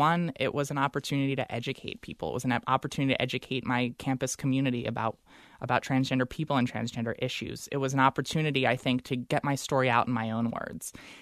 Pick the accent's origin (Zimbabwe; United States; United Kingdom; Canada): United States; Delaware; I had always dreamed that I'd go back to my home state of Delaware to work in politics or in government.